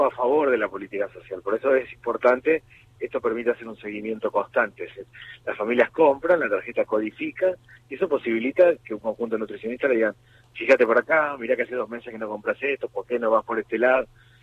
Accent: Moreno, Buenos Aires Province, Argentina; todo el conurbano, de donde vengo yo, de Moreno

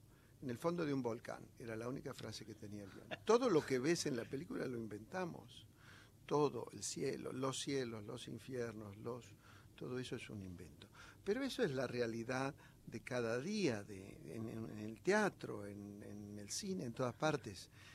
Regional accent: Córdoba, Argentina; yo soy cordobés, la Argentina está en el culo del mundo.

